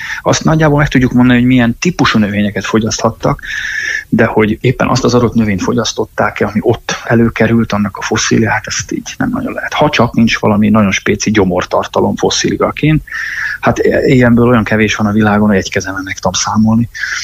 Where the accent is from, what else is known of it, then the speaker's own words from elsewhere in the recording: Ajka, Veszprém County, Hungary; én úgy egyébként ajkai vagyok, és Bakonyból származom, és hát ott rengeteg hegy van, sziklafal van, vagy olyan bánya, ugye szénbányák, bauxitbányák akkoriban még azért működtek